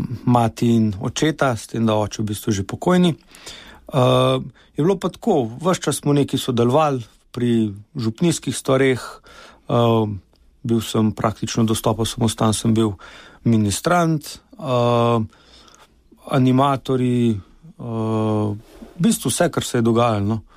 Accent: Ljubljana, Central Slovenia, Slovenia; Prihajam iz normalne meščansko-kmečke družine, če lahko temu tako rečem, se pravi Ljubljančani s še vedno močnimi koreninami nekje zunaj na vasi. Zaradi tega smo preživljali dneve tako v mestu, v Ljubljani, kot recimo vikende na vasi, kjer smo hodili k babicam

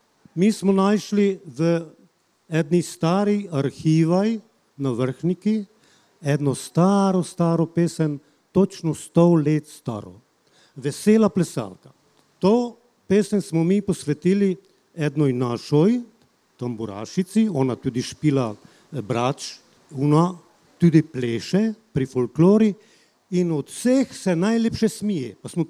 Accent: Lipovci, Mura, Slovenia; also born or lived in Beltinci; Jaz sem z Lipovec, ja, samo jaz sem rojen v Beltincaj.

